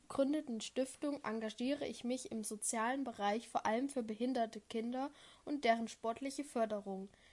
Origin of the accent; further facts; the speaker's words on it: Chemnitz, Saxony, Germany; Ich war 5,5 Jahre alt, als ich zum ersten Mal in meiner Heimatstadt Chemnitz in der ehemaligen DDR das Eis betrat.